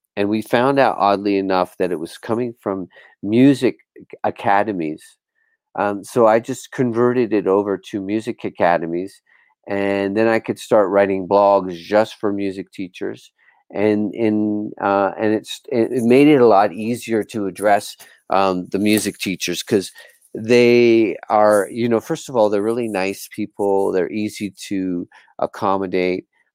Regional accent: Bermuda; moved away as an adult; now in Sayulita, Mexico; So, in about 2010, I moved to Sayulita. I'm from Bermuda in the Caribbean, and I moved to Sayulita from Bermuda.

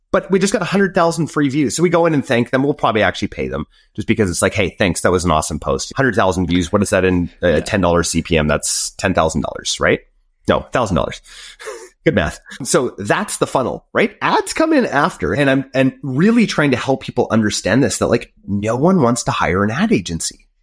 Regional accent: Canada; You guys know I'm Canadian, by the way.

